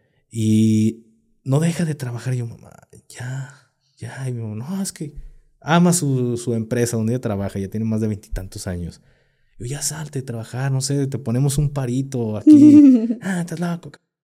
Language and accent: Spanish; Guadalajara, Jalisco, Mexico; yo aquí no podemos ir aquí porque somos de Guadalajara los dos